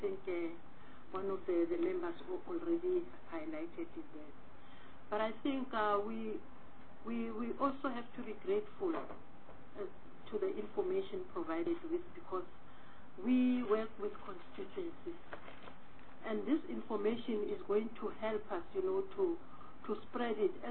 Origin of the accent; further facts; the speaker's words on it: Western Cape, South Africa; I'm looking at the Western Cape because I'm coming from the Western Cape.